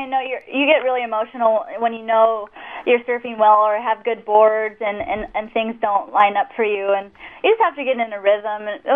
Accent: Kauai, Hawaii, United States; I think, well, growing up on Kauai, I've been surrounded by such awesome surfers like the Irons Brothers and Keala Kenley and Rochelle

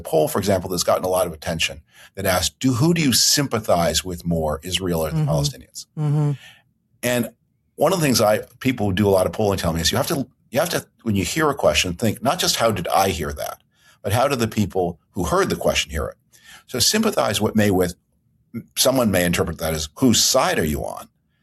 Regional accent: Toronto, Ontario, Canada; born there; My father was born in Toronto. I was born in Toronto, Canada in 1960. My father was born in Toronto, Canada in 1931. His parents came from Poland to Canada in 1930.

